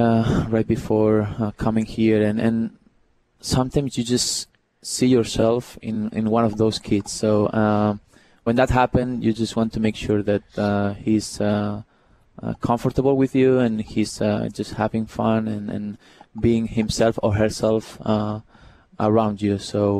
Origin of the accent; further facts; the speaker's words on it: Barcelona, Catalonia, Spain; Everyone in my family, we're from Barcelona.